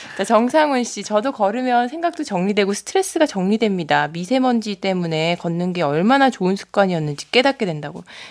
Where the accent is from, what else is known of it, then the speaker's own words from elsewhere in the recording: Busan, South Korea; now in Seoul, South Korea; 저는 부산 출신이거든요.